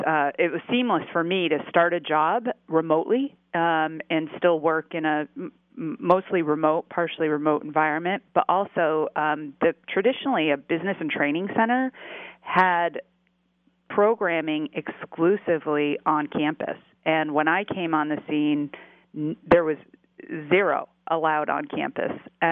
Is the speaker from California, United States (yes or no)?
no; East Leominster, New Hampshire, United States; also born or lived in Connecticut; I was born in Connecticut, lived there as a small child, and moved to, I call it, I don't know if this will offend anyone, but the furthest point from anywhere in East Leominster, New Hampshire.